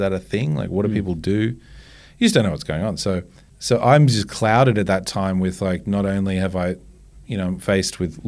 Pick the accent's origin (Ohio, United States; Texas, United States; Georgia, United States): Texas, United States; There's a few songs that remind me of growing up in Texas, and that's one of them.